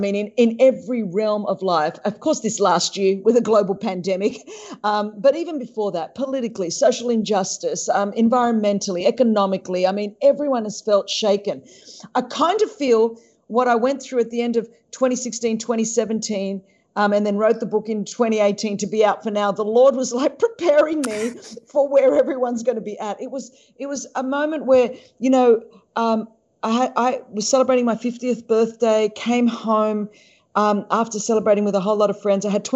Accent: Australia; accent: Australian; I hope you understand my Aussie accent.

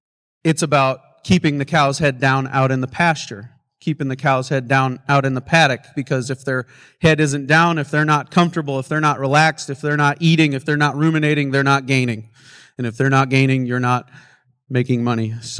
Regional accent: Belle Fourche, South Dakota, United States; as my hometown of Belfouche, South Dakota, has done over the last 30 years.

